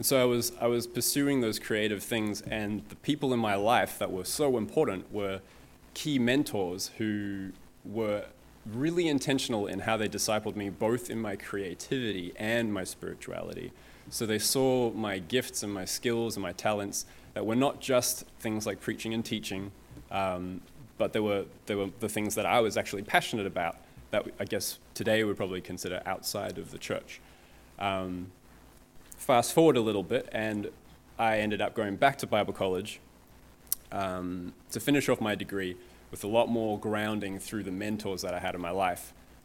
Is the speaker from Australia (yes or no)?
yes; Australia; also born or lived in South Africa; I was born in South Africa. I grew up in Australia